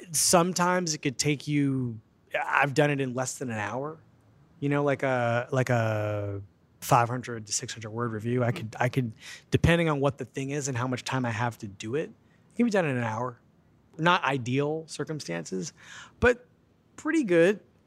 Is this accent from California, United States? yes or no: no; Philadelphia, Pennsylvania, United States; I'm from Philadelphia. I had the Philadelphia Inquirer and the Daily News, and that was it.